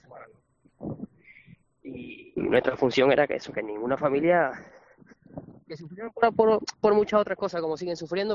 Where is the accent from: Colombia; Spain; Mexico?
Spain; Seville, Andalusia; now in Zaragoza, Spain; yo soy sevillano, aunque el catarro creo que eluda un poco el acento, pero sí, yo soy sevillano, aunque trabajo en Zaragoza desde hace unos meses. Y ahora mismo me encuentro en Sevilla de vacaciones